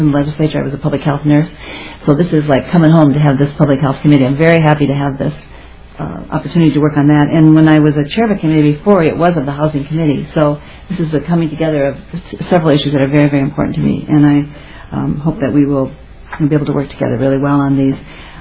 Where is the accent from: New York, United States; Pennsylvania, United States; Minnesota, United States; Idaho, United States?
Minnesota, United States; I grew up in Rock County and get down there fairly often.